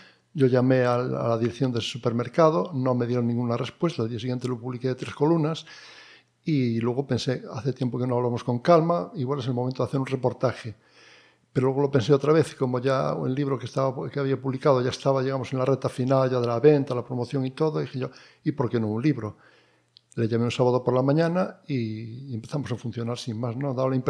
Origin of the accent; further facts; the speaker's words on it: Cerdedo, Galicia, Spain; born there; now in Vilagarcía de Arousa, Spain; No, nací en Cerdedo.